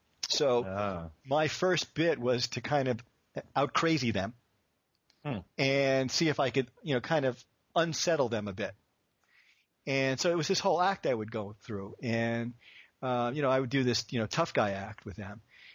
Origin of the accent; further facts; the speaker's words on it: New York City, New York, United States; And I grew up in New York City in Queens, and I worked as a construction worker to pay for undergraduate school.